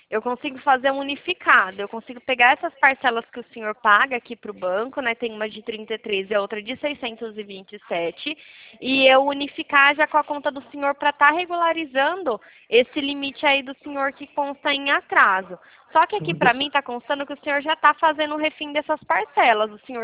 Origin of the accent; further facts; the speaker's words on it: Bauru, São Paulo, Brazil; eu sou aqui de Bauru, né?